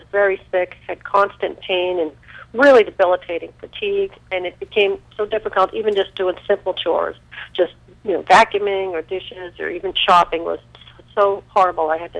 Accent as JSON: {"language": "English", "town": "Melbourne", "region": "Florida", "country": "United States", "said": "I'm from Melbourne, Florida."}